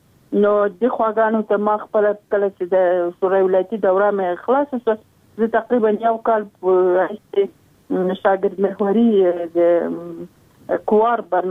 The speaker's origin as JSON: {"language": "Pashto", "town": "Sarkhab", "region": "Logar", "country": "Afghanistan", "said": "د لوګر ولایت یم، د محمد اغي ولسوالۍ او د سرخاو د کلی."}